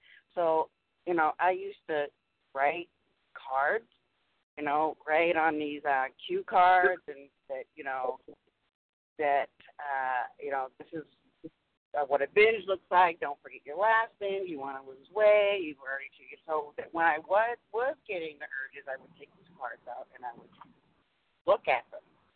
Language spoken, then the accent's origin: English; Massachusetts, United States; okay. I'm from Massachusetts.